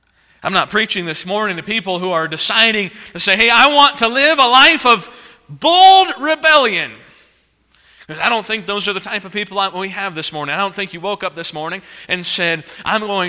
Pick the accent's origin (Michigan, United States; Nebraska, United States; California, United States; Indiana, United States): Indiana, United States; also born or lived in Belize; we had a little 20-acre lake we'd go fishing on growing up in Indiana outside of Chicago.